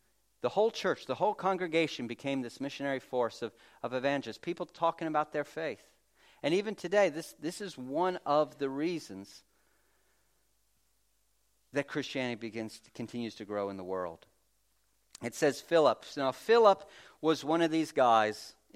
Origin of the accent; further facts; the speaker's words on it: United States; And I'm from America, like my country's only like 5 minutes old.